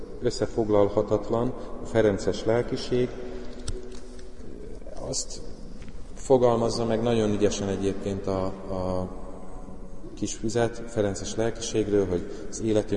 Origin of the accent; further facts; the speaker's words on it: Budapest, Hungary; born there; Itt születtem Budapesten, Óbudán, illetve Újlakon, egy teljesen átlagos családban, egy bátyám van.